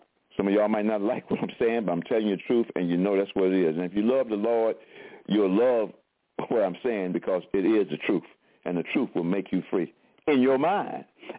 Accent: Durham, North Carolina, United States; In the preface of my book, I talk about growing up in Durham, North Carolina, and experiencing racism at a very early age

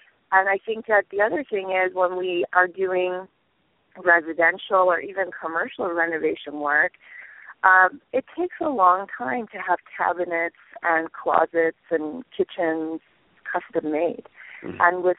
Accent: East Coast, United States; Well, so I am not a Southern California native. I'm from the East Coast.

